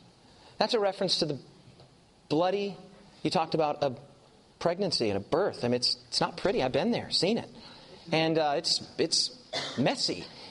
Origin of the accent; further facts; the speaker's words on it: United States; So I was like, no, I'm from the States.